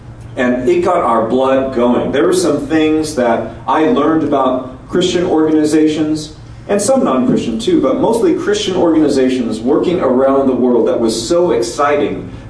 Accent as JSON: {"language": "English", "town": "Los Angeles", "region": "California", "country": "United States", "tie": "born there", "lives_now": "Boston, United States", "said": "So, I was born in Los Angeles in 1972. My parents were Japanese Americans."}